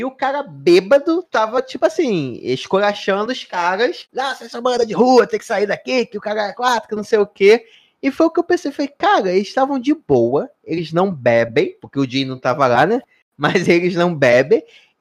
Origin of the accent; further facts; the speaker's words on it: Rio de Janeiro, Brazil; Ah, eu sou aqui do Rio